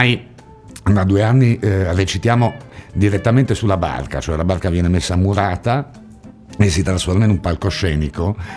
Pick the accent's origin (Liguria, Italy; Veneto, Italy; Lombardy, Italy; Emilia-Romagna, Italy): Liguria, Italy; Genoa; unisce Genova, la mia città natale, Cagliari, Tunisi